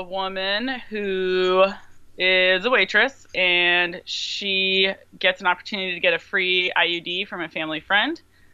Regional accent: Olympia, Washington, United States; also born or lived in Austin; I grew up in Olympia, Washington, and, moved around a little bit. I lived in Austin, Texas for about 7 years

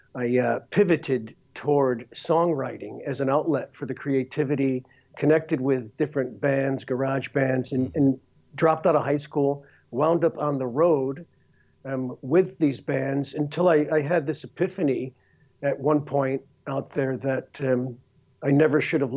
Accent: New England, United States; Well, you know, I grew up in a small blue-collar town in New England. And, you know, my father was an auto salvage owner. So I was basically a junkyard kid.

